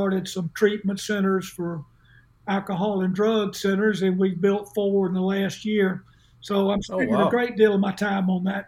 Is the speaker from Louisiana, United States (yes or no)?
no; Montgomery, Alabama, United States; So I spent the rest of my childhood growing up in Montgomery and loved it. It was a great time in the 50s to grow up in Montgomery.